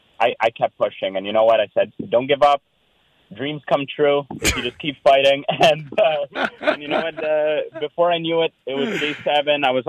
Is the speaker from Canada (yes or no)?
yes; Montreal, Quebec, Canada; I'm from Montreal.